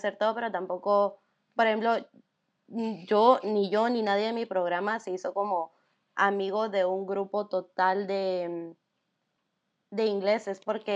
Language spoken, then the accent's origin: Spanish; Guatemala; Entonces yo también fui con un programa para gringos y era yo una guatemalteca, un venezolano y como 20 gringos.